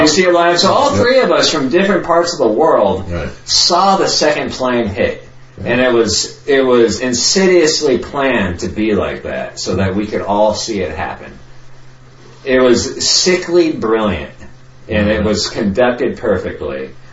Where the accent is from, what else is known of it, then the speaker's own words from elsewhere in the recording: San Diego, California, United States; And I'm from San Diego, and I've been through lots of big cities, but I've never been to New York and seen the skyscrapers in New York.